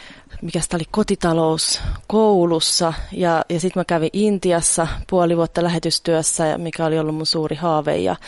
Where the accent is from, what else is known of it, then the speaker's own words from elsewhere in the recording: Vammala, Pirkanmaa, Finland; born there; No siis se paikkakuntahan on nykyään Sastamala, mutta se oli Vammala siihen aikaan, kun mä siellä synnyin.